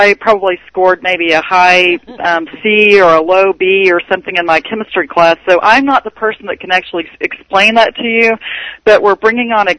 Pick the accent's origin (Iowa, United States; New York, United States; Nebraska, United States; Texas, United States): Texas, United States; I'm Texan, so we say the word capillary.